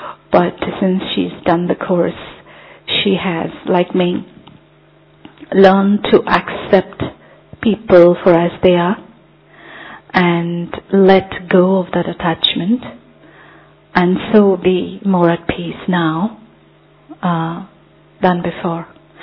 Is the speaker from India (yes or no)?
yes; India; now in London, United Kingdom; I'm originally from India. But now I am in Seva since last year in London.